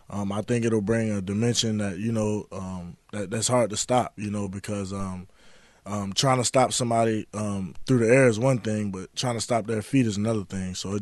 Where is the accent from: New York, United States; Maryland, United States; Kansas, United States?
Maryland, United States; Baltimore; just being a kid growing up in Baltimore, you know, was my favorite NFL team.